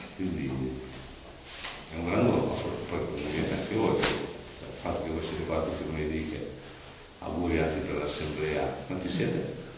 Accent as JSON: {"language": "Italian", "town": "Rimini", "region": "Emilia-Romagna", "country": "Italy", "said": "io vengo da Rimini, poi con la comunità, poi sono in giro, insomma, quindi poi sono stato 20 anni a San Virginietto di San Bartolo"}